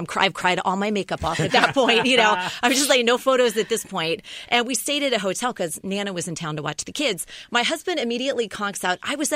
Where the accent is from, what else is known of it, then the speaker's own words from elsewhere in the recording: the South, United States; Well, I grew up in the South, and I went to Catholic school.